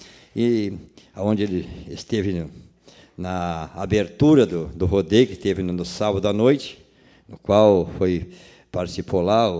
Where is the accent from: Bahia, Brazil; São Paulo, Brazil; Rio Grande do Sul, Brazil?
Rio Grande do Sul, Brazil; E para nós que somos do Rio Grande, que somos gaúchos, nós orgulhamos de ter